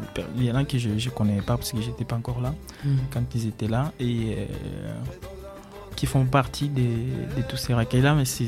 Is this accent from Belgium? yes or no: no; Angola; Alors je viens d'Angola, moi.